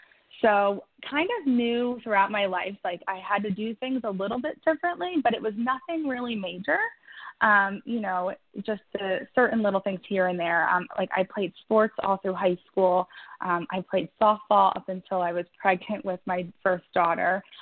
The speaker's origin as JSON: {"language": "English", "town": "Philadelphia", "region": "Pennsylvania", "country": "United States"}